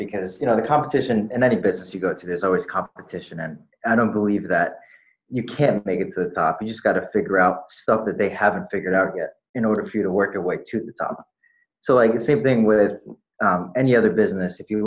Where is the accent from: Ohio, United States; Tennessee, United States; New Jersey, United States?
New Jersey, United States; now in Los Angeles, United States; I'm originally from New Jersey, but right now I live in Los Angeles.